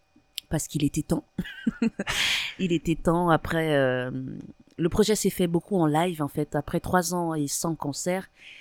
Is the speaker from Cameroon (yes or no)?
yes; Cameroon; Alors, comme je disais tout à l'heure, j'ai grandi au Cameroun.